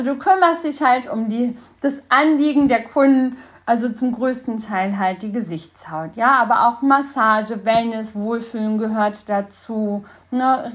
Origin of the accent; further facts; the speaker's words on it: North Rhine-Westphalia, Germany; ich komme ja aus dem Sauerland